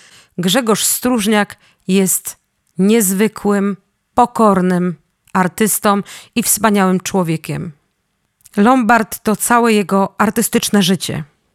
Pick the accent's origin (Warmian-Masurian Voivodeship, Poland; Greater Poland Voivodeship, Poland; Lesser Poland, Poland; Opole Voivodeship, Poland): Greater Poland Voivodeship, Poland; Poznań; Jestem poznanianką, mam waleczną naturę.